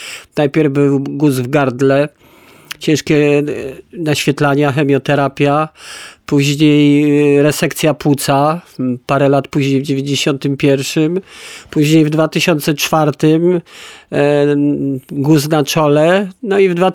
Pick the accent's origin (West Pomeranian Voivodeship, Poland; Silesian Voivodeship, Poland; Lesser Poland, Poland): Lesser Poland, Poland; Kraków; wychowywałem się w podłym czasie politycznym w dzielnicy w Nowej Hucie